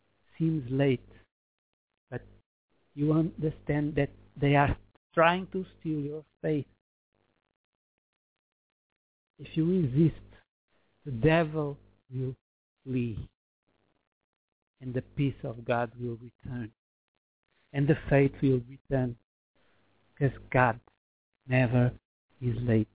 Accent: Portugal; I was from Portugal, Europe. She was from Brazil.

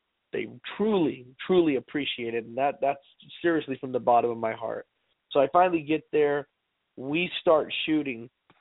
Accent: California, United States; I'm from California. Where I'm from, you could wear a fleece sweater and you could get away with it anywhere you're at here in this wonderful state.

